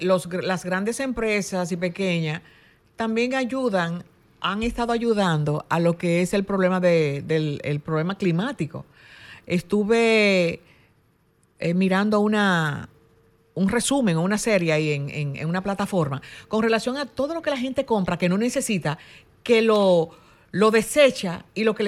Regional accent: Dominican Republic; Y nosotros como dominicanos no tenemos esa formación

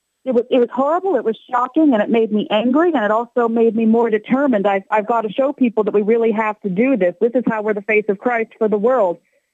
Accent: Columbus, United States; Well, I grew up in Columbus, raised Catholic.

